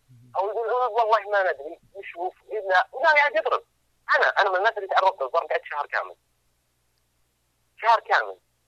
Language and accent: Arabic; Saudi Arabia; مو قد ناضجه عندنا في السعوديه هنا او في الخليج عموما